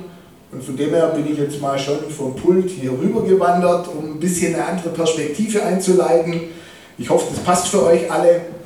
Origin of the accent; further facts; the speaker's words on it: Baden-Württemberg, Germany; Ich komme aus dem Schwäbischen, wie man unschwer verstecken kann. Wohne nordöstlich von Stuttgart